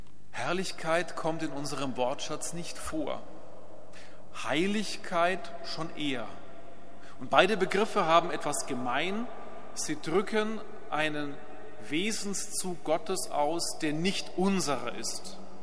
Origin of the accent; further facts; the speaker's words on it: Bavaria, Germany; Als Oberbayer tut man das nicht.